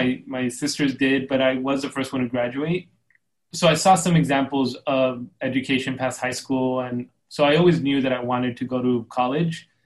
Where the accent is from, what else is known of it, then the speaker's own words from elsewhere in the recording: El Paso, Texas, United States; You know, I was born and raised in El Paso, and I was raised by my mother and four older sisters and my tía